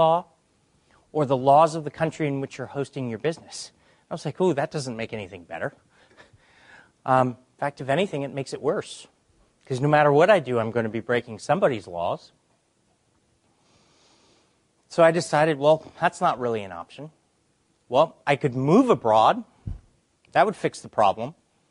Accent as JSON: {"language": "English", "country": "United States", "said": "I'm an American and I like doing business in America"}